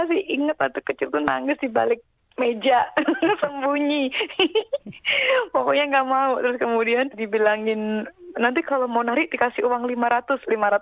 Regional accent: Ngawi, East Java, Indonesia; Kauman Widodaren Ngawi, Jawa Timur. Di sana itu memang tari sudah identik dengan budayanya kita. Apalagi saya dari keluarga seni.

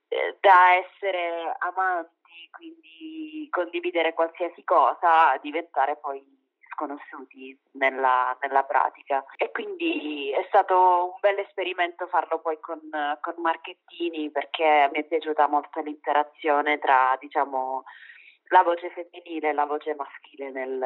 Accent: Calabria, Italy; now in Milan, Italy; Però sono calabrese.

